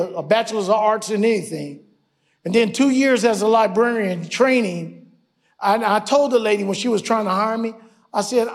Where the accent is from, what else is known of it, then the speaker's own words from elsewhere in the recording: Cleveland, Ohio, United States; But when I was growing up in Cleveland, we went down to the mall.